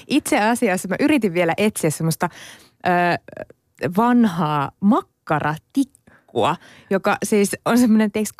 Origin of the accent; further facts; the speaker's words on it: Ostrobothnia, Finland; Mä oon Pohjanmaalta kotoisin